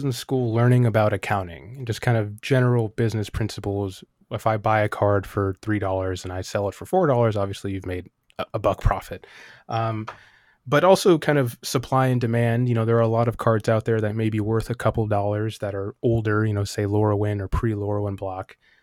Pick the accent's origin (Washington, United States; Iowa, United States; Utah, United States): Washington, United States; Seattle; also born or lived in Germany / New York / Missouri; my dad is from Brooklyn, New York, and my mom is from Toronto, but I was born in Germany. And then went from Germany to upstate to New York to, I think, Fort Leonard Wood, Missouri, and then ended up coming back here in Seattle.